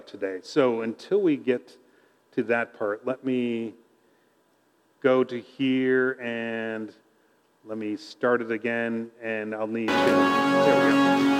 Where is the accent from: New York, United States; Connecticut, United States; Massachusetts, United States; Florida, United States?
Massachusetts, United States; Natick; Bill referred to John Elliott in my hometown, Natick, Massachusetts, bringing the gospel to one of those praying towns, translating the scriptures.